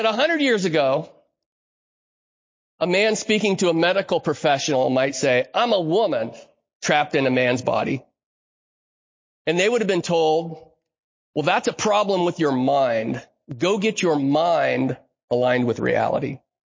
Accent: United States; I'm an American. I live in Roseburg.

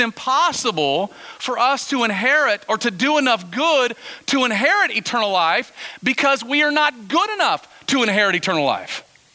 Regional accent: Texas, United States; It's like I grew up in Texas, right? And we had this saying growing up in Texas

